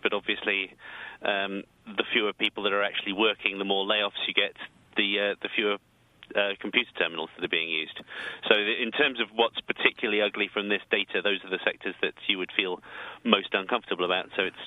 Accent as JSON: {"language": "English", "country": "United Kingdom", "said": "my home country, Britain"}